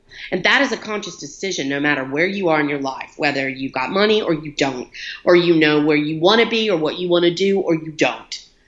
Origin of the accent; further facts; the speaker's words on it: Montgomery, Alabama, United States; I was raised in Montgomery, Alabama